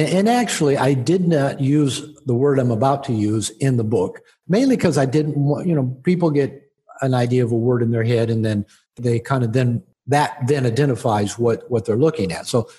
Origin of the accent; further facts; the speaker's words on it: Seattle, Washington, United States; But yeah, I'm originally from the Seattle area. So I grew up with had a lot of Mormon friends.